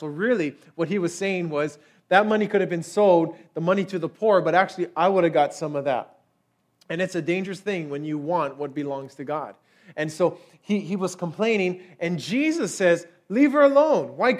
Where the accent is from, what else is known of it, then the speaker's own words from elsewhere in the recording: Hawaii, United States; I grew up in Hawaii, and I thought we were so similar until I actually went to Japan.